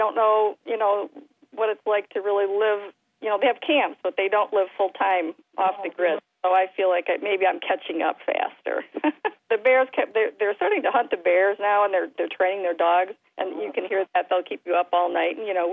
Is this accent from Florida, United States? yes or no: no; East Lansing, Michigan, United States; also born or lived in Hazlitt; Yes, I grew up around East Lansing and Hazlitt. Then I raised my children in Romeo, and I've been up here for about maybe 15, 16 years